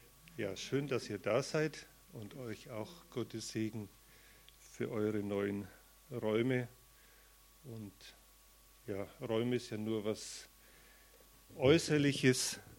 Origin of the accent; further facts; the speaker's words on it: Tittmoning, Bavaria, Germany; ich komme aus Tittmoning